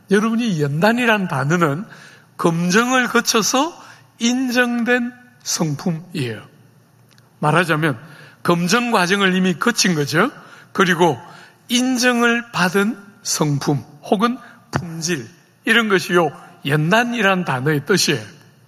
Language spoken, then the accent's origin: Korean; Busan, South Korea; 여러분, 저는 부산 사람이에요. 부산 사람.